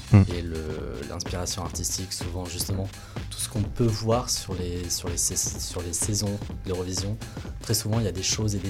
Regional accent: Normandy, France; now in Orléans, France; Je suis de Normandie, à côté de Caen.

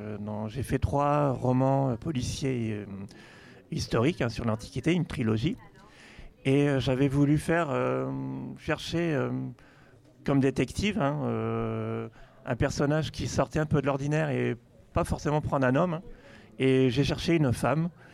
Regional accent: Orléans, Centre-Val de Loire, France; born there; now in Fleury-les-Aubrais, France; Je suis d'ici, moi. En fait, je suis né à Orléans, j'habite à Fleury.

